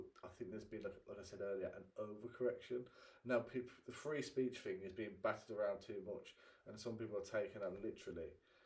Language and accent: English; Ireland; I'm not native, I'm Irish.